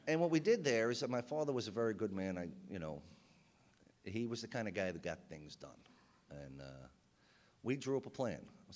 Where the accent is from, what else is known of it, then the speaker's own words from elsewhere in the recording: New York, United States; I'm a drunk. I'm from New York. I don't like authority.